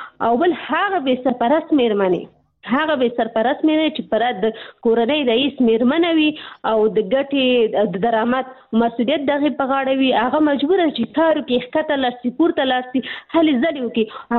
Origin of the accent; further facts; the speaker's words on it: Pakistan; زه په پاکستان کې پیدا شوې یم، هلته مې ژوند تیر کړی، تر لسنو پورې ما درس ویلي.